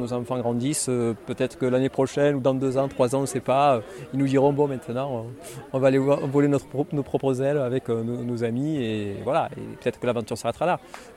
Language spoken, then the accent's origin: French; Malmoisson, France; De Malmoisson.